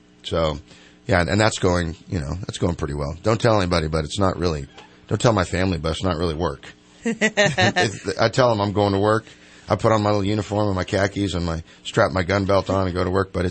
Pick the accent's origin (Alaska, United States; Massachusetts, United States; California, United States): California, United States; Cottonwood; I'm from Cottonwood originally.